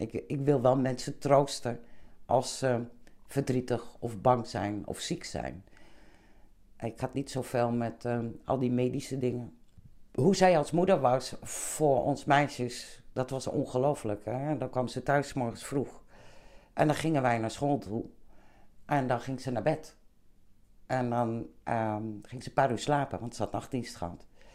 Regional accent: Vlissingen, Zeeland, Netherlands; born there; Ik ben in Vlissingen geboren. Een papa en mama en een jonger zusje.

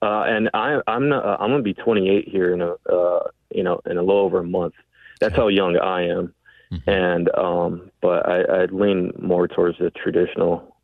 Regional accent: San Antonio, Texas, United States; I grew up around, I'm from San Antonio, inner city. I knew a lot of friends in inner city San Antonio.

